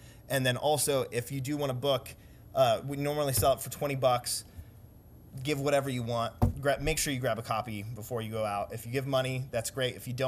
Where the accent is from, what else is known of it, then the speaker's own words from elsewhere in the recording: Decatur, United States; And I grew up in Decatur.